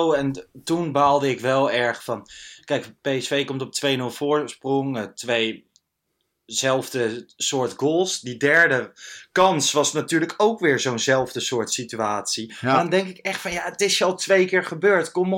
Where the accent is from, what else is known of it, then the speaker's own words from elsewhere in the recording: Gelderland, Netherlands; Ik kwam uit Lochem, daar was ik geweest, in de Achterhoek waar ik opgegroeid ben.